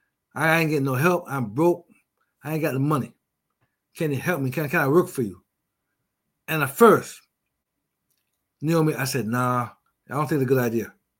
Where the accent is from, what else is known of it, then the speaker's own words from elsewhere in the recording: Jamaica; I'm a Jamaican, right? So I had to put at least one Jamaican in his book.